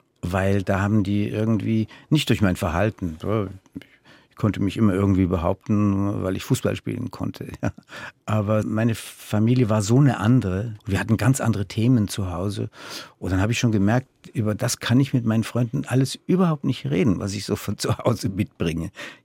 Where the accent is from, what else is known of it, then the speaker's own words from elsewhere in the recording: Berlin, Germany; also born or lived in Bertelsdorf, Germany; dass wir Kinder ja evakuiert waren als Berliner.